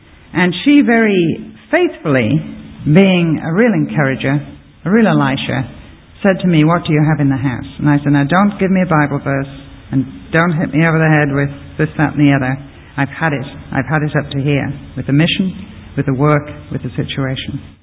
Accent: England, United Kingdom; However, fortunately, I'm English, and I take orders well.

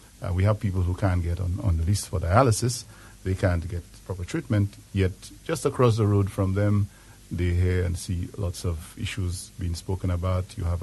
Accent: the South, United States; I am from the South and I visit the St. Jude Hospital quite often.

